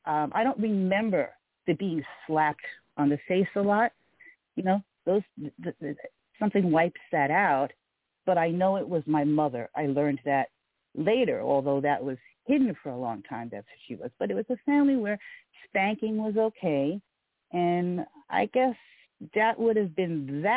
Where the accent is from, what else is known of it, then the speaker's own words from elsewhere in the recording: New York City, New York, United States; also born or lived in Leominster; So I was born into a Catholic family in New York City in 1955.